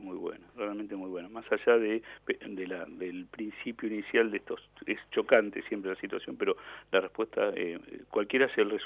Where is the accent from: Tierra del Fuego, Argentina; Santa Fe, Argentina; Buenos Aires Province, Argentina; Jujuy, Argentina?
Tierra del Fuego, Argentina; Ushuaia; born there; also born or lived in Buenos Aires; yo soy nacido en Ushuaia, pero estuve estudiando en Buenos Aires